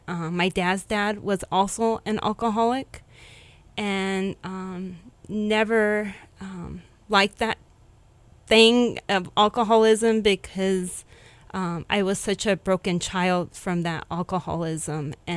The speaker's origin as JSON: {"language": "English", "town": "Paramount", "region": "California", "country": "United States", "tie": "born or raised there", "said": "I grew up in California. I was born in Hawthorne, California. I was raised in Paramount, California."}